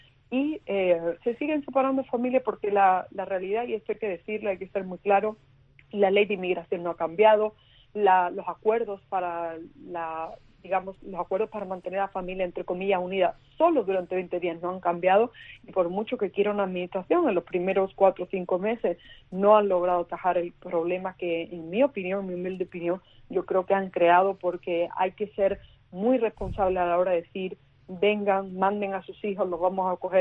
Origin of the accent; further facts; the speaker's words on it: Spain; Y como española, espero que siempre los cubanos puedan ver en mí una persona a la que ayudar, a la que apoyar.